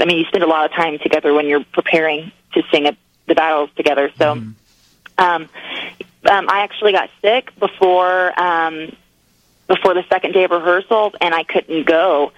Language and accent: English; Broken Arrow, Oklahoma, United States; now in Nashville, United States; Yeah, I'm from Broken Arrow, Oklahoma, which is the Tulsa area.